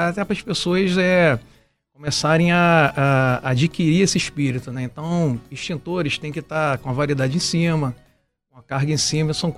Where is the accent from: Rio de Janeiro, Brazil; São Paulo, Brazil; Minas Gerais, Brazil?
Rio de Janeiro, Brazil; now in Rio Grande, Brazil; Eu sou carioca, né? Cheguei há pouco tempo, como você falou, assumi agora 6 de janeiro. É a primeira vez que efetivamente eu trabalho, sirvo aqui em Rio Grande.